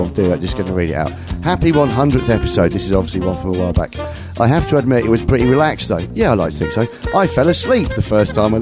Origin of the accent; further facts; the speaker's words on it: Worcester, Massachusetts, United States; I forgot to mention that I'm from Worcester in Massachusetts.